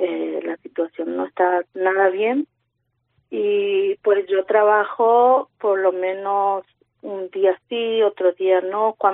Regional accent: Paraguay; moved away as an adult; Pues mira, yo he llegado con mis hijos hace ya casi 3 años. Yo soy de Paraguay. Mi marido ya estaba aquí.

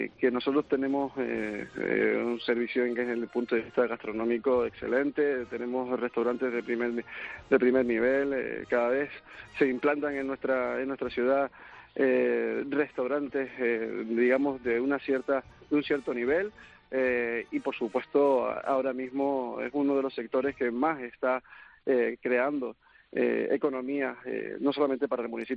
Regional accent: San Cristóbal de La Laguna, Canary Islands, Spain; nosotros decimos que somos Patrimonio Mundial de la Humanidad, pero también somos Patrimonio Mundial de la Humedad.

